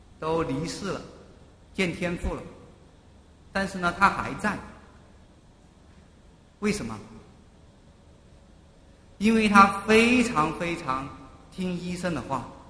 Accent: China; 他知道我来自大陆

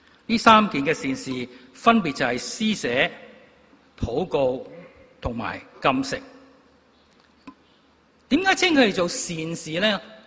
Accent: Guangdong, China; 按照中国人的惯用法，特别是我们广东人的惯用法

